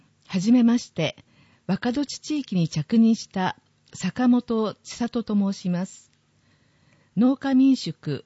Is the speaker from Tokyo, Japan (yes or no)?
yes; Tokyo, Japan; now in Ojiya, Japan; 生まれも育ちも東京の私は、おじや市のみならず新潟県に来るのも初めてでした。